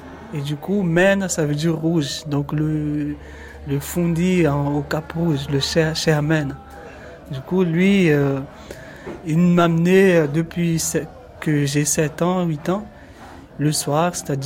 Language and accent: French; Chiconi, Mayotte, France; Je suis originaire de Chikoni. J'ai 27 ans.